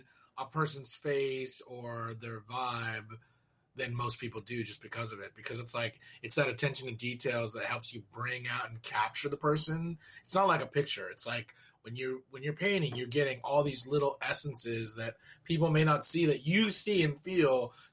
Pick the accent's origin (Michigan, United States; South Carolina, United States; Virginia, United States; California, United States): California, United States; Arcadia; I come from Arcadia, that's our city bird, girl.